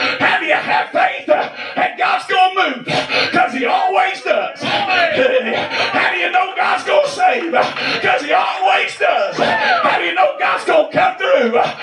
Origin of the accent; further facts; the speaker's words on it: Gilbert, West Virginia, United States; I come from Gilbert, West Virginia. We didn't even have a stoplight.